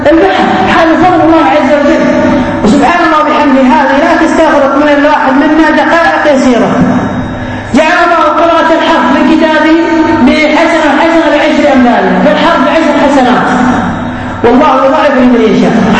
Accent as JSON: {"language": "Arabic", "country": "Kuwait", "said": "يعني مثلا واحد جلس عندنا في الكويت وصلى من أول الليل إلى آخر الليل"}